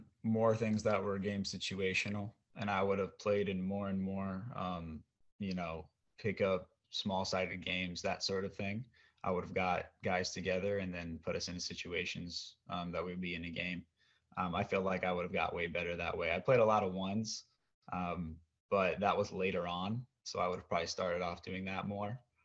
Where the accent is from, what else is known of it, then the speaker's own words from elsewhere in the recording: Oregon, United States; So he grew up in Oregon, and I'm from Oregon.